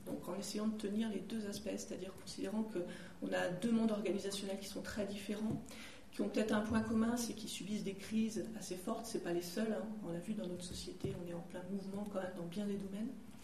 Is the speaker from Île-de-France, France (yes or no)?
no; Bordeaux, Nouvelle-Aquitaine, France; puisque je viens de Bordeaux, donc de l'Aquitaine.